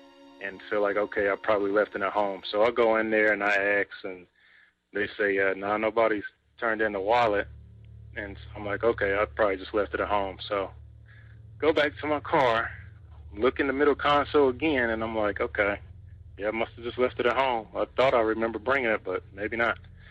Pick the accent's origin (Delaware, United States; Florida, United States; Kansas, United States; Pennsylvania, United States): Kansas, United States; Kansas City; now in Olathe, United States; just to give a little backstory, I'm from Kansas City, Kansas, currently living in Olathe